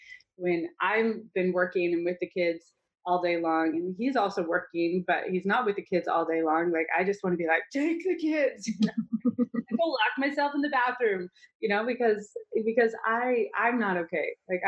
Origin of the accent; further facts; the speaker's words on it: Utah, United States; and I grew up in Utah, and you know, like in February, it's just, you're down and depressed